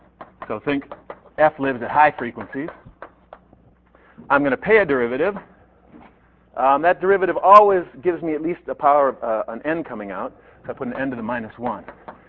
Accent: Minnesota, United States; I'm from Minnesota, so I come here, I see all this great food, I see these very friendly people, and I think this is very foreign.

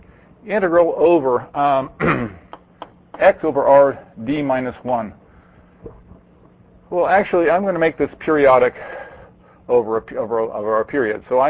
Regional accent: California, United States; Of course, I'm from California.

